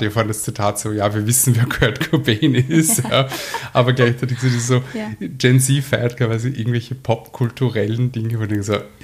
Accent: Vienna, Austria; ich bin in Wien aufgewachsen

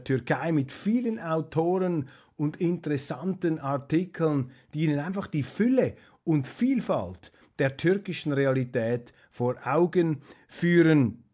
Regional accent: Switzerland; als Schweizer hier, ich rede als helvetischer Außenbeobachter

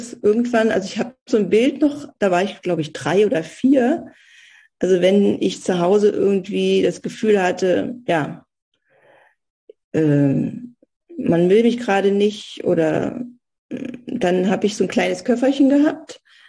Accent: East Germany, Germany; Ich bin im Osten groß geworden, hatte gerade mein Studium in der damaligen Sowjetunion absolviert

